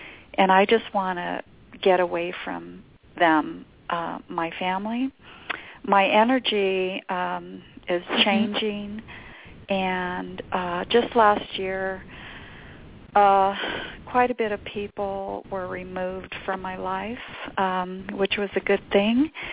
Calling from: New Mexico, United States; I'm calling from New Mexico.

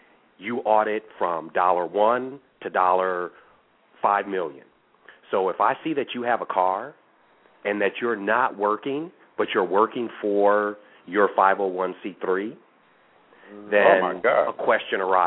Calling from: Los Angeles, California, United States; I'm calling from Los Angeles.

